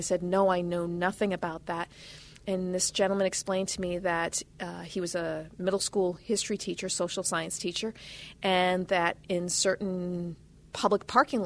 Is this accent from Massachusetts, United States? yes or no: yes; Massachusetts, United States; Because, as I said, in my hometown in 1925, the parish school of St. Cecilia was burned to the ground. It was the first French Catholic church that was attacked.